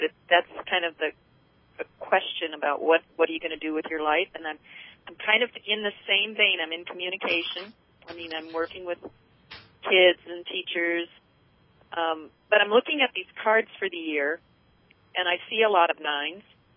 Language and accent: English; Prescott, Arizona, United States; Yes, I'm from Prescott, Arizona.